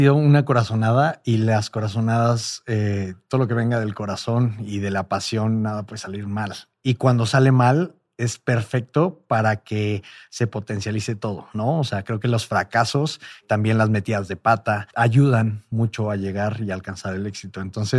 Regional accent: Monterrey, Nuevo León, Mexico; vengo de Monterrey, ¿no? Es una sociedad bastante cerrada. Me uh-huh. criaron como católico

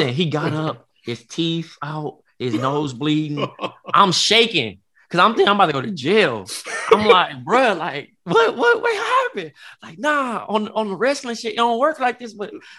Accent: Compton, California, United States; You know, I grew up in Compton, so like wrestling in Compton is kind of like

